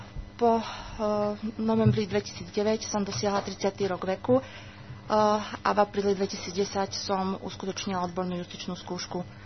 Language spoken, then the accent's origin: Slovak; central Slovakia, Slovakia; pochádzam zo stredného Slovenska, kde som sa narodila, kde som vyrastala a kde som získala základné a stredoškolské vzdelanie.